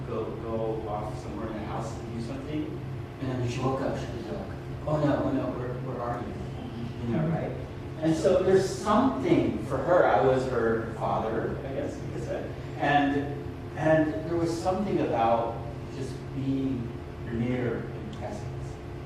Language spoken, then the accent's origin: English; Taiwan; now in United States; I'm from Taiwan originally